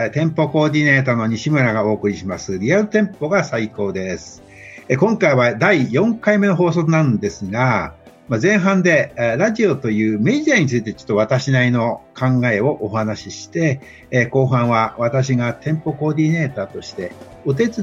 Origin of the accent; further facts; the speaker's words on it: Kansai, Japan; 私は関西の出身なんですけどね、